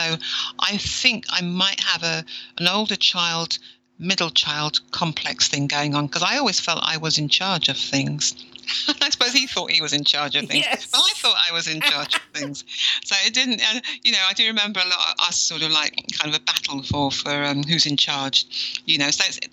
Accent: London, United Kingdom; I was born in London. So it's a small place in London called Ealing.

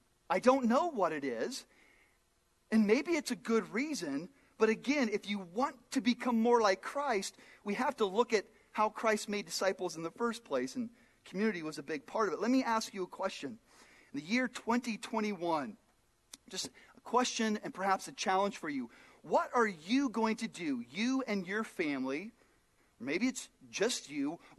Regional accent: Phoenix, Arizona, United States; now in South Dakota, United States; Marcy's from Dallas, I'm from Phoenix, and here we are in South Dakota.

